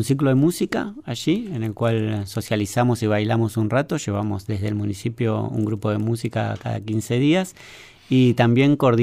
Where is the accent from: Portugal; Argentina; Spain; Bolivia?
Argentina; Lomas de Zamora, Buenos Aires Province; also born or lived in Banfield; Nacimos, sí, en Banfield y después nos mudamos a Lomas.